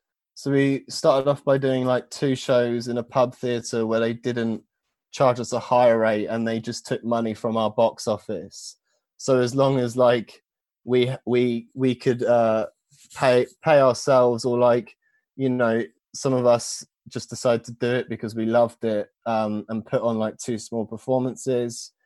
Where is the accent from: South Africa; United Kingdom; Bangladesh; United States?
United Kingdom; Luton, East of England; So I'm from Luton, and in Luton they used to do an outdoor festival every year